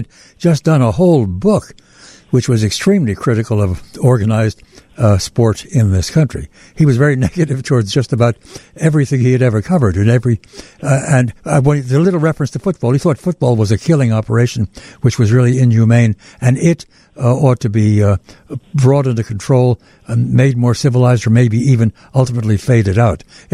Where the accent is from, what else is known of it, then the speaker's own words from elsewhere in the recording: Brooklyn, New York, United States; I was born and raised in Brooklyn. I was once a Brooklyn Dodgers fan.